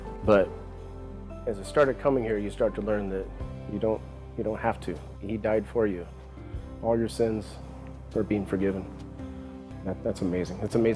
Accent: Phoenix, Arizona, United States; I grew up here in Phoenix. Grew up in a broken home, actually.

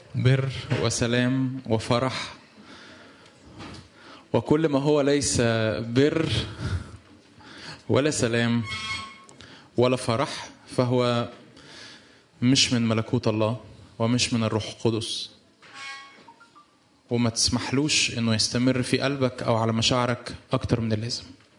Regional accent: Cairo, Cairo Governorate, Egypt; احنا عندنا في القاهرة،

